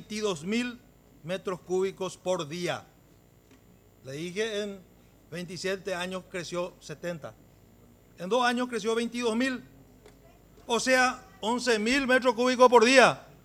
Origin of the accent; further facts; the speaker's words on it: Paraguay; pensamos todos juntos, como paraguayos que estamos saliendo de esta pandemia